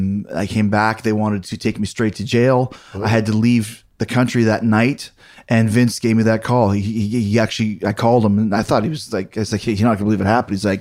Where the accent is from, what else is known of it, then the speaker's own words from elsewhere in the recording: Winnipeg, Manitoba, Canada; I grew up in Winnipeg. So this was 1987, 88, 86, whatever it was. A 15, 16-year-old kid